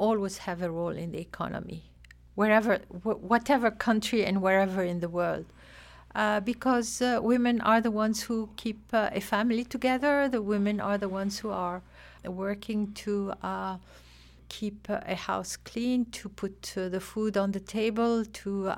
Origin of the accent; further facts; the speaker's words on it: Lebanon; No, originally I'm from Lebanon, where I met my husband